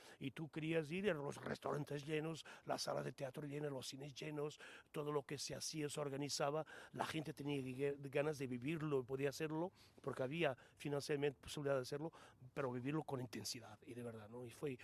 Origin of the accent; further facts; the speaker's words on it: Portugal; sobre todo en mi país, en Portugal, que como sabes es mucho más complicado, mucho más difícil